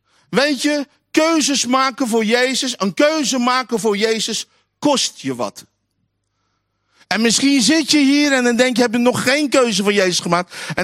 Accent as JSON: {"language": "Dutch", "town": "Alphen aan den Rijn", "region": "South Holland", "country": "Netherlands", "said": "Ik kom uit Alphen aan de Rijn, dus misschien is dat anders dan hier in Eindhoven."}